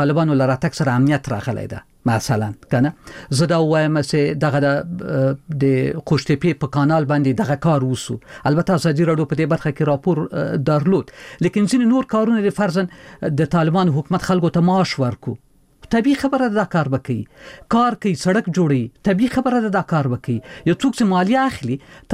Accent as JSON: {"language": "Pashto", "country": "Afghanistan", "said": "زه هم د افغانستان یم"}